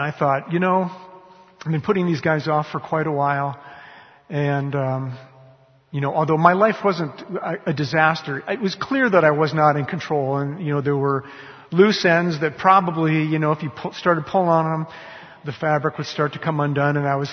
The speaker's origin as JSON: {"language": "English", "country": "United States", "tie": "born or raised there", "said": "I mean, I grew up in America in the 1960s, and what else were you, you know?"}